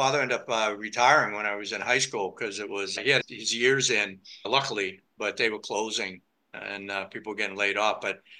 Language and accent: English; Pennsylvania, United States; also born or lived in New England / Vermont / Southern California; But I grew up in Western Pennsylvania, coal mining town, then moved to New England.